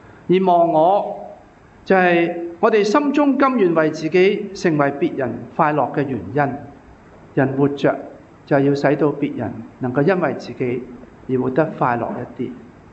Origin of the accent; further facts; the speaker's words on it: China; 包括我们中国人都是自古以来以为呢，生命的根源是来自即是男性那方面